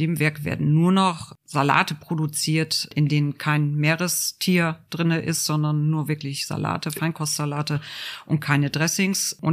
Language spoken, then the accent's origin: German; Northern Germany, Germany; born there; ich komme gebürtig aus Norddeutschland und die waren nach dem Krieg englisch besetzt.